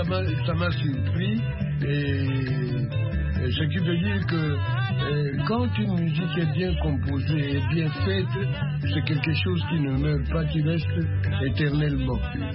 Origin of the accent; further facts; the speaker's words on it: Angola; also born or lived in Congo; moi, je suis angolais, je suis né au Congo.